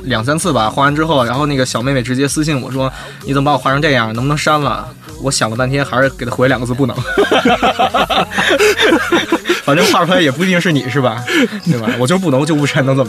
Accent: Beijing, China; 因为我是北京土著嘛，连家都回不了

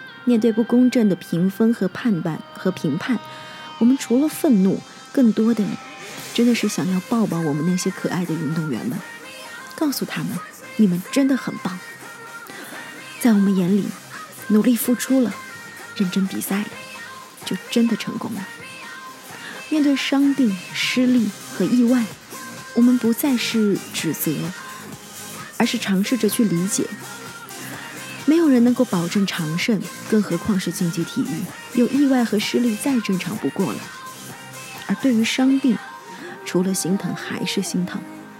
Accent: China; 作为一个中国人，我真的是很坚定地支持我的国家

